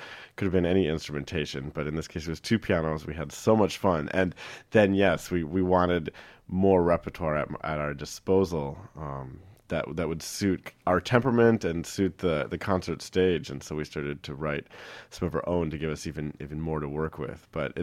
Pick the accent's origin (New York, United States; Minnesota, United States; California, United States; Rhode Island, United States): Minnesota, United States; Liz is from Chicago, and I'm from Minnesota, northeast of St. Paul, and we have that in common.